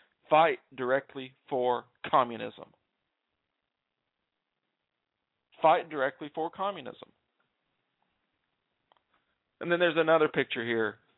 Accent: the South, United States; now in Atlanta, United States; I live in Atlanta, Georgia. I'm from the South.

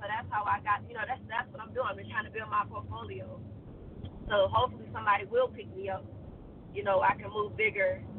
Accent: Georgia, United States; I'm from Georgia. I'm from the South.

